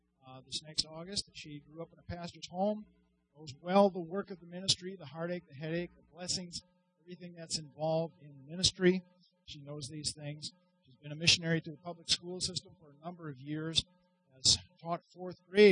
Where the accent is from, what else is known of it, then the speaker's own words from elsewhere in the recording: Wisconsin, United States; also born or lived in South Dakota; So born and raised in Wisconsin, over to South Dakota for all practicality for work, and then into ministry from that point.